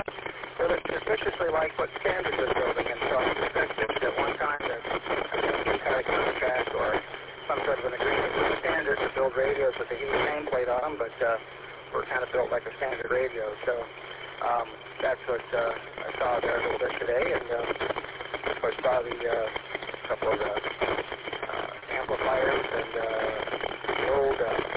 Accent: Goshen, Indiana, United States; Well, I'm actually from Goshen myself.

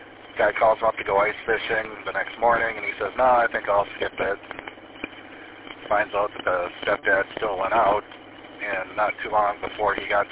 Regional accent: Escanaba, Michigan, United States; I grew up in Escanaba, went through high school there, and I know what snow feels like.

